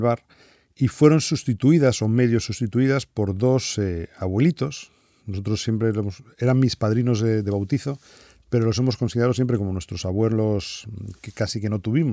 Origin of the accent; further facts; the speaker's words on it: Móstoles, Community of Madrid, Spain; nosotros somos de Madrid, somos de Móstoles, de un pueblecito, bueno, pueblecito, no es tan pueblecito